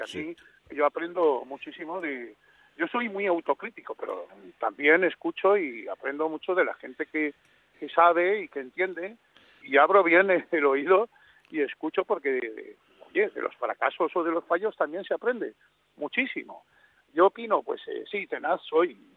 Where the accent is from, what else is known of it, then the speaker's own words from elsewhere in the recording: Spain; no solamente me siento latino, sino cada día me siento y me siento muy orgulloso de ser español y de ser latino, allá por donde voy.